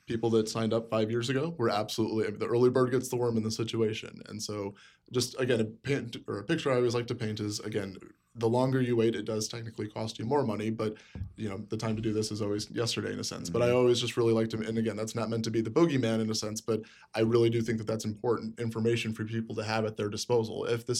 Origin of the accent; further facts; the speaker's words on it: Peoria, Illinois, United States; Again, I'm from Peoria, so enough things lined up.